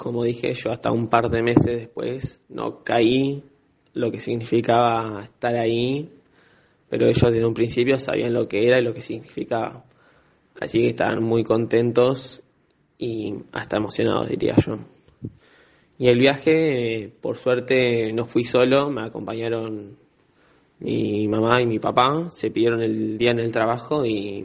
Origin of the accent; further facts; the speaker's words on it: Saldungaray, Buenos Aires Province, Argentina; now in Bahía Blanca, Argentina; yo soy de Salungaray.